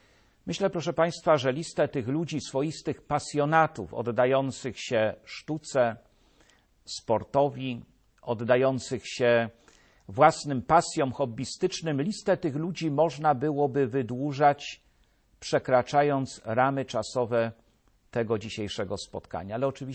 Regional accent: Jelenia Góra, Lower Silesian Voivodeship, Poland; Prezydent mojego rodzinnego miasta, Jeleniej Góry

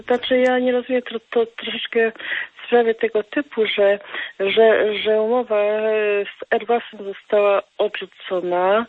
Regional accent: Lesser Poland, Poland; Jestem z Małopolski.

